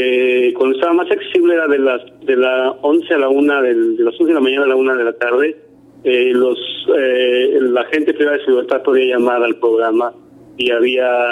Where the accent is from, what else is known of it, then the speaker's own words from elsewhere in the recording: Mexico; Nosotros somos de México y en México se vive una cuestión de violencia